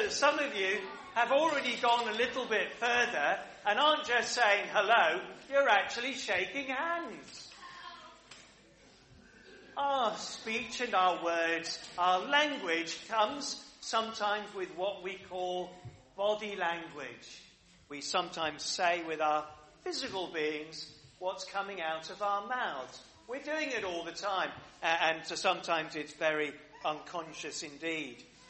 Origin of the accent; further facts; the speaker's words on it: United Kingdom; So, I'm glad I'm British and not French.